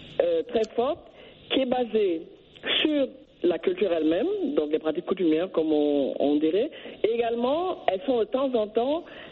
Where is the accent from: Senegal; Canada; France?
Senegal; et plus précisément au Sénégal, puisque je suis sénégalaise